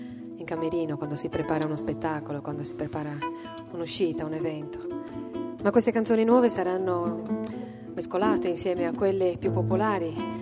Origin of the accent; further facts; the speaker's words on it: Alghero, Sardinia, Italy; alcune tra le più belle delle canzoni della mia terra, come questa per esempio che si chiama … che è una serenata veramente dedicata ad Alghero alla sua bellezza